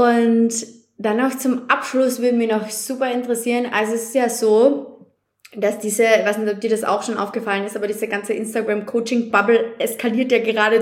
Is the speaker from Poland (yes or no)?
no; Austria; Genau so ist es bei uns in Österreich auch.